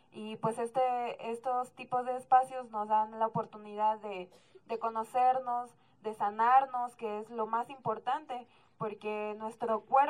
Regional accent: Juchitán, Oaxaca, Mexico; de Juchitán, el Istmo.

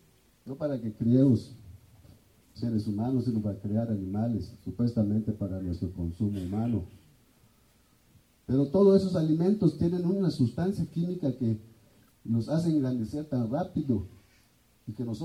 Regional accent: Yucatán, Mexico; Yo soy de Soputa

